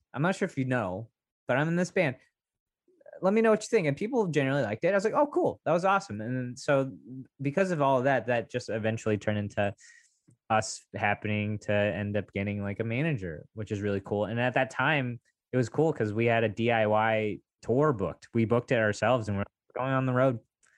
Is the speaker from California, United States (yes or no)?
yes; California, United States; Like, I grew up in the Bay Area, and I listened to so much like